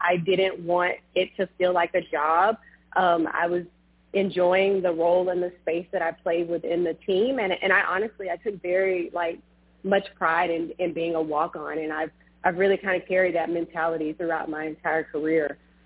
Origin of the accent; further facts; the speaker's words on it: Beaumont, Texas, United States; So I am originally from Texas. I'm a Beaumont native, so outside of Houston. Very clear to say I'm not from Houston. I'm from outside of Houston.